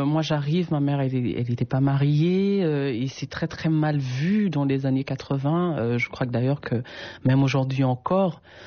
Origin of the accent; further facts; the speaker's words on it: Cameroon; moved away; depuis que je suis partie du Cameroun